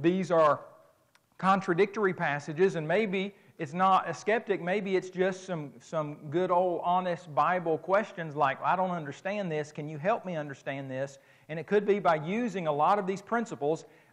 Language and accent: English; Oklahoma, United States; now in Alabama, United States; You know, I live down there in Alabama. I grew up in Oklahoma, which is crazy enough.